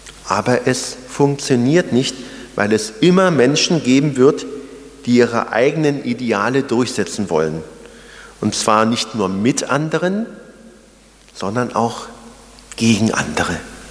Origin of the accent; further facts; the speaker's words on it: East Germany, Germany; Ich bin in der DDR groß geworden.